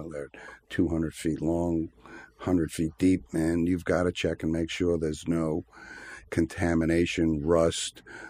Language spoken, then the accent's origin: English; Queens, New York, United States; I mean, no, I wasn't born here. I grew up in Queens, and actually, it was a woman that brought me out this way.